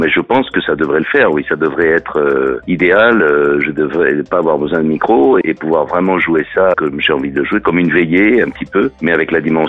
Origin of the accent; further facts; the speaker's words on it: Marseille, Provence-Alpes-Côte d'Azur, France; Oh oui, parce que je suis marseillais